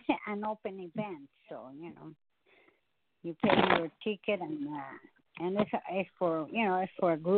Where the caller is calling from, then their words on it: Oak Creek, United States; Hi, Stephanie, and I'm from Oak Creek.